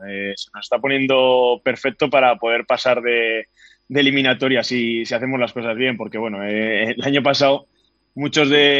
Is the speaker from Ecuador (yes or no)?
no; Madrid, Community of Madrid, Spain; yo soy de Madrid